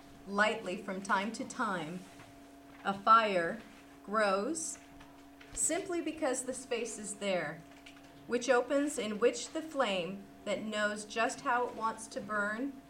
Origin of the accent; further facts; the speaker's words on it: Santa Clara, California, United States; now in Portland, United States; I'm from Portland, Oregon, but I was born and raised in Santa Clara, so I am a local. I've been up in Portland now for 20 years